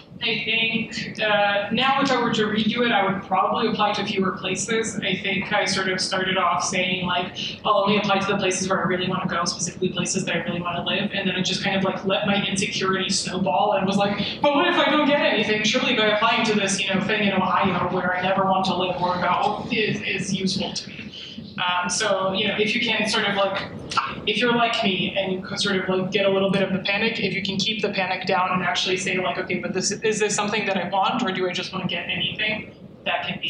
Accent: Serbia; also born or lived in United States; So, I'm originally from Serbia, but I did my undergraduate and my PhD in the US on the East Coast.

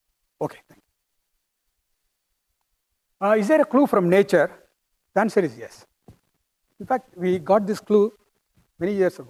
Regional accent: India; accent: Indian; English is a second language; as you hear my accent, I have a strong Indian accent.

